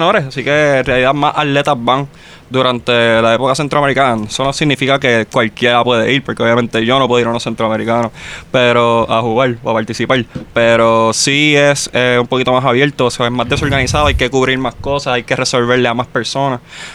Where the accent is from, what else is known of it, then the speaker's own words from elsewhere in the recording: Caguas, Puerto Rico; now in Barranquilla, Colombia; Barranquilla se quedó con parte de mí. O sea, yo soy barranquillero ya. Ya yo no soy tan cagüeño y soy más barranquillero ahora.